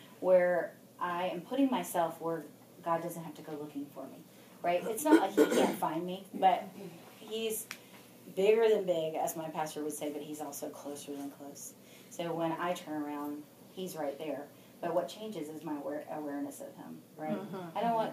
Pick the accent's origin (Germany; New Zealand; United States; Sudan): United States; the South; I was raised in the South. I don't know if y'all were, but I was raised Greek Orthodox.